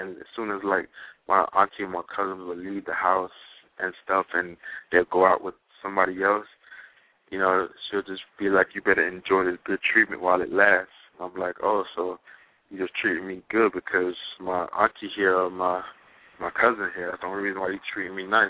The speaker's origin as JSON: {"language": "English", "country": "Jamaica", "tie": "born or raised there", "said": "when I grew up in Jamaica"}